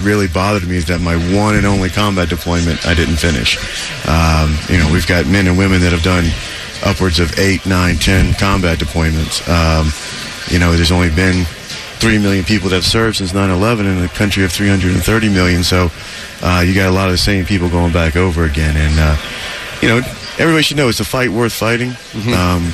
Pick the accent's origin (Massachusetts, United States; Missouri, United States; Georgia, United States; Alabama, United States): Georgia, United States; Savannah; No, I'm not from Nantucket. I actually from Savannah, Georgia, originally.